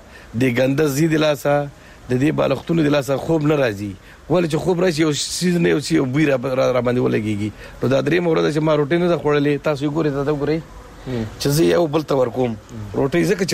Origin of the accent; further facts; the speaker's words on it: Kabul, Afghanistan; also born or lived in Pakistan; زه ما پیدائش دلته شوی دا.